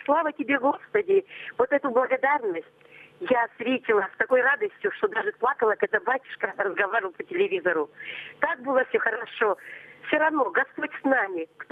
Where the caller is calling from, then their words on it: Tula Oblast, Russia; из Тульской области.